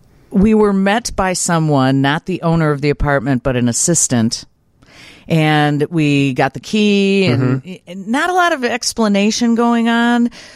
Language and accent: English; Brookfield, Illinois, United States; Because, you know, I grew up in Brookfield right near Ogden Avenue. Ogden's near where we live now.